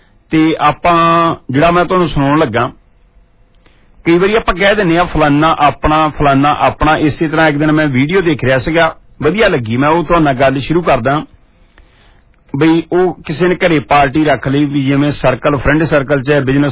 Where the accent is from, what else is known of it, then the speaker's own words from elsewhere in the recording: Punjab, India; ਪੰਜਾਬ ਦੇ ਵਿੱਚ ਮੇਰੇ ਪਿੰਡ ਮੇਲਾ ਹੁੰਦਾ ਪੀਰਾਂ ਦੀ ਜਗ੍ਹਾ ਤੇ